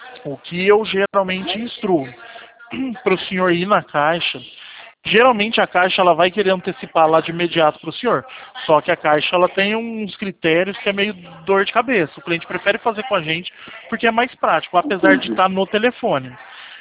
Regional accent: São Paulo, Brazil; Eu sou do interior de São Paulo, eu moro perto de Campinas.

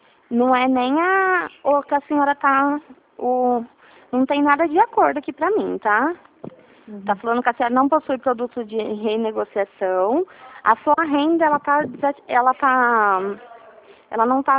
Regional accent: Ribeirão Preto, São Paulo, Brazil; Eu sou daqui de Ribeirão Preto

